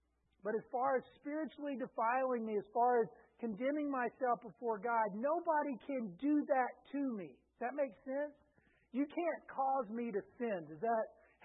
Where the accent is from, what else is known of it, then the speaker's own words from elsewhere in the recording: Texas, United States; Yeah, I'm from Texas. I understand what spittoons are.